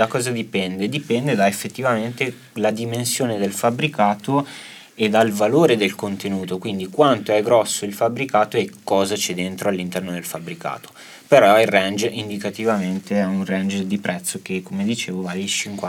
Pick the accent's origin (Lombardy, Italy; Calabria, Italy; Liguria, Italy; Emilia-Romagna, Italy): Lombardy, Italy; Io sono brianzolo